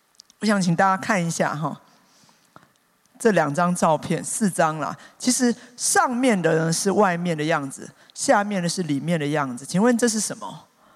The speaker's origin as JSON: {"language": "Chinese", "region": "Taipei", "country": "Taiwan", "tie": "born there", "said": "结果一到当地，我才知道我真的是天龙国出生"}